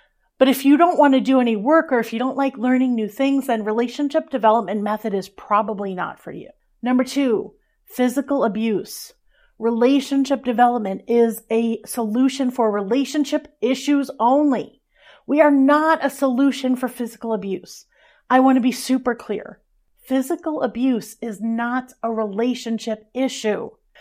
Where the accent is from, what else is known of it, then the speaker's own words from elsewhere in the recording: New Jersey, United States; I curse. I'm a regular person. In fact, I'm from New Jersey, so maybe a little bit less than regular.